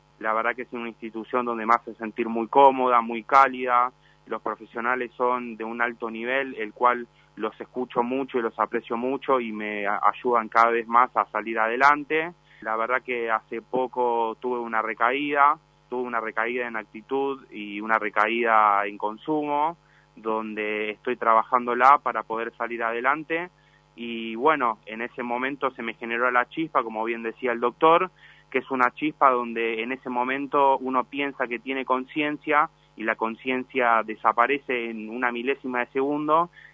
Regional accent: Caballito, Buenos Aires, Argentina; yo soy de Caballito.

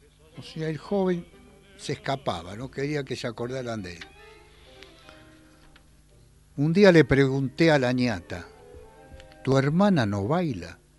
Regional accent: Buenos Aires, Argentina; Yo nací en Mataderos, pero me crié en Villa Pueyrredón.

